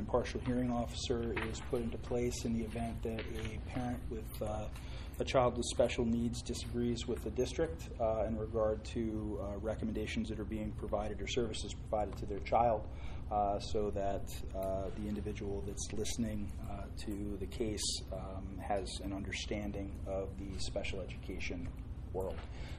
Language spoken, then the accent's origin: English; Lake George, New York, United States; I grew up in the North Country, Lake George. We don't have cows.